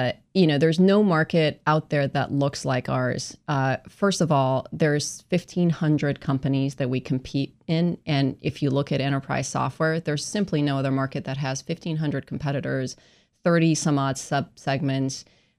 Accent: Tehran, Tehran Province, Iran; I grew up in Iran. I was born and raised in Tehran, Iran.

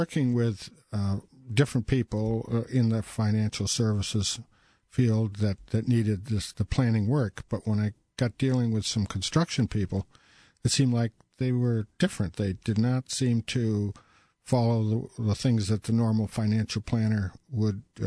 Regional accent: Massachusetts, United States; also born or lived in Baltimore

